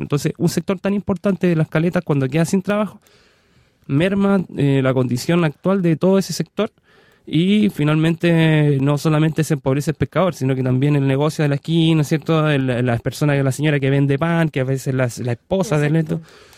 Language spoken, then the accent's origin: Spanish; Viña del Mar, Valparaíso, Chile; En los 90, yo soy de Viña, entonces recordarán algunas personas